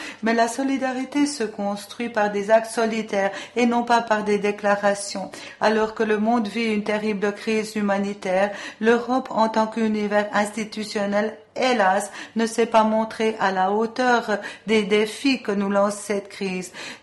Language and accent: French; Portugal; Je suis portugaise